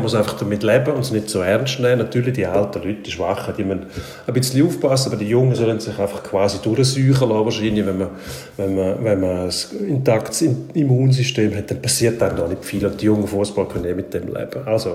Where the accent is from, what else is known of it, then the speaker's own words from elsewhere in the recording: Switzerland; Geben wir natürlich bei uns in der Schweiz auch den Fußgänger den Vortritt, dass sie ja möglichst unbedacht über die Straße laufen.